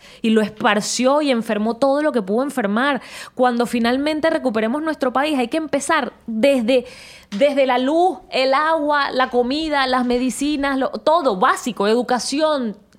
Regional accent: Venezuela; Como venezolana

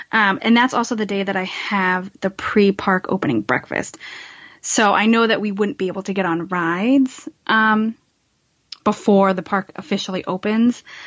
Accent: Massachusetts, United States; yeah, we're both from Massachusetts.

